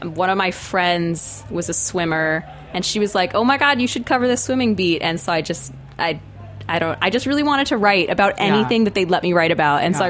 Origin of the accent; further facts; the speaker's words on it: Dallas, Texas, United States; I'm from Dallas, Texas.